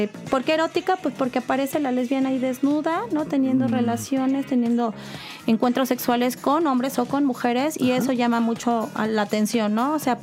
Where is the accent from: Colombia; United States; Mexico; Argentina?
Mexico; cómo en el cine se refleja esta idiosincrasia que traemos como mexicanos, ¿no?